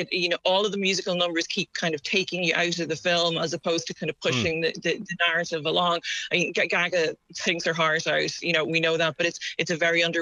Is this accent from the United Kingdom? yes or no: no; Ireland; you do feel as an Irish person sitting there going, you can't have that. That's ours.